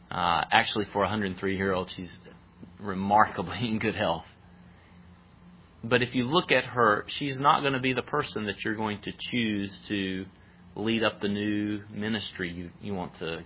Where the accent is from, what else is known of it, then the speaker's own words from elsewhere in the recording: North Carolina, United States; I think of another friend of my parents from my hometown in North Carolina.